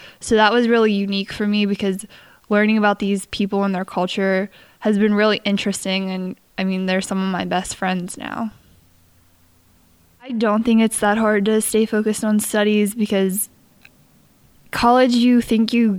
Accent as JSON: {"language": "English", "town": "Pittsburgh", "region": "Pennsylvania", "country": "United States", "tie": "born there", "said": "I was born in Pittsburgh. I attend Penn State University main campus"}